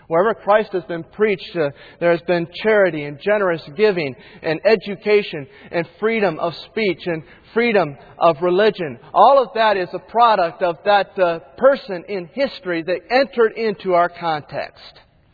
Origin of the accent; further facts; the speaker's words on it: United States; And as an American, I said to myself, how in the world can he say that?